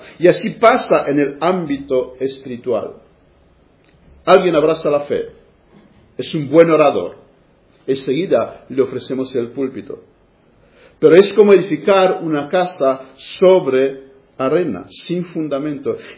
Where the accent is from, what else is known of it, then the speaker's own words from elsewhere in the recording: Romania; Spanish is a second language; esto he visto este verano, en las vacaciones que tuve en mi país. Estuve en una noche de evangelismo en una ciudad grande. Se reunieron muchísimos cristianos, mucha gente. Han habido un evangelismo al aire libre. Vino un predicador famoso también en Rumanía.